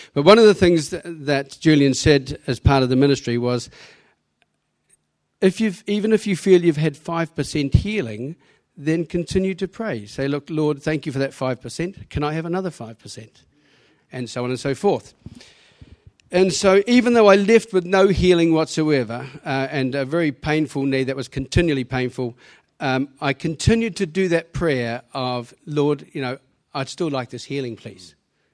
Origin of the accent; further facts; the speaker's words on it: New Zealand; now in Penarth, United Kingdom; Before you try to pick the accent, I'm from New Zealand. I go to the church in Cosmeston in Penarth.